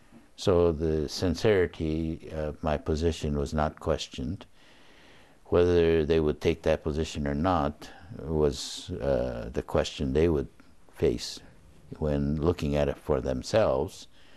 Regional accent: Los Angeles, California, United States; We're from Terminal Island in Los Angeles Harbor, and we were one of the first to be moved, and so we were one of the first to come to Tule Lake.

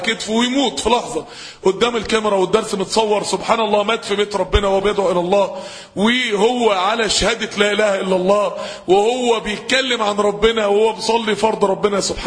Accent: Mansoura, Dakahlia, Egypt; عندنا في المنصورة

